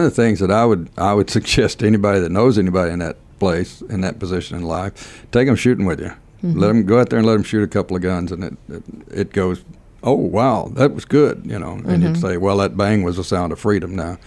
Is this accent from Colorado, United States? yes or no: no; Texas, United States; a couple of them from Georgia, and I'm from Texas.